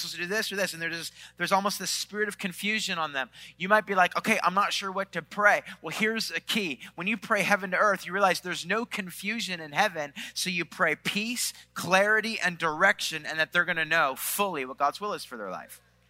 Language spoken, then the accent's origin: English; East Coast, Canada; I'm from Canada, from the East Coast of Canada